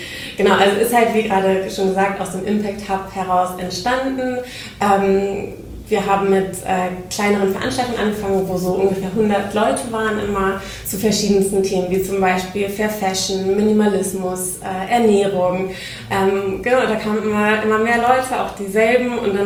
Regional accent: Oldenburg, Lower Saxony, Germany; also born or lived in Netherlands / Spain; now in Hamburg, Germany; komme ursprünglich aus Oldenburg, habe in Holland und Spanien studieren dürfen und wohne jetzt im wunderschönen Hamburg

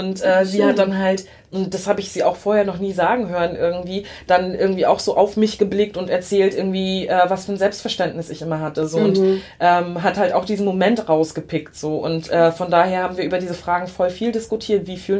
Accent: Germany; auf der anderen Seite bin ich zwar in Deutschland aufgewachsen

